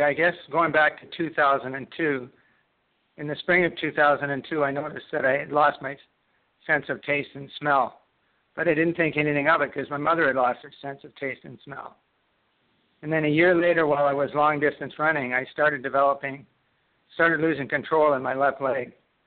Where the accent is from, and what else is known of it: Canada